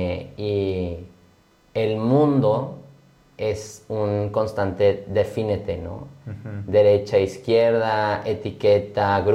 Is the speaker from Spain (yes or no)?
no; San Pedro Garza García, Nuevo León, Mexico; No solo soy mexicano. Bueno, soy neolonés, regio, San Petrino, ¿no? No, pues es que es más. O sea, y soy del Liceo de Monterrey